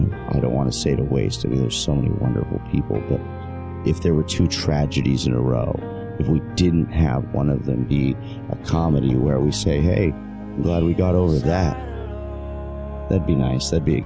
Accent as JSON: {"language": "English", "town": "Manchester", "region": "New Hampshire", "country": "United States", "tie": "born or raised there", "said": "Yeah, I'm originally from Manchester, New Hampshire. I grew up right here."}